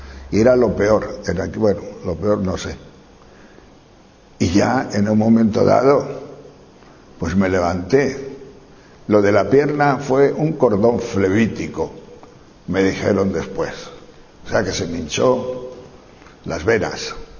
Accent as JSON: {"language": "Spanish", "town": "León", "region": "Castile and León", "country": "Spain", "said": "estuve una semana en un hotelito de unas 30 habitaciones por mi tierra de León"}